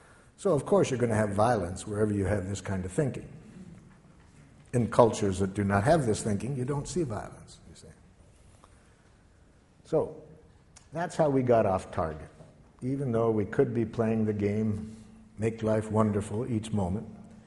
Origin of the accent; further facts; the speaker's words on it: Detroit, Michigan, United States; I grew up in Detroit. We spoke a rather harsh dialect of jackal.